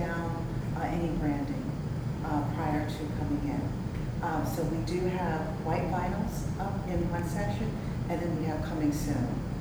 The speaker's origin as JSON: {"language": "English", "town": "Staten Island", "region": "New York", "country": "United States", "tie": "born or raised there", "said": "But I am from Staten Island, originally born and raised."}